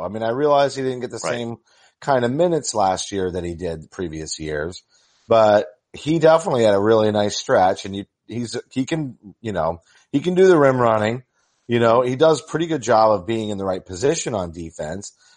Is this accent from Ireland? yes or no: yes; Ireland; Yes, I am getting tanned as much as this Irishman can get tanned.